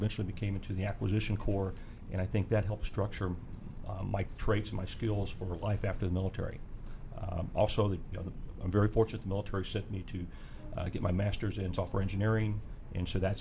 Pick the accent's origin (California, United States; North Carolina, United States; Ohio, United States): North Carolina, United States; Shelby; I grew up in North Carolina, Shelby, North Carolina, foothills of the Appalachian Mountains, and then later in Chapel Hill, North Carolina.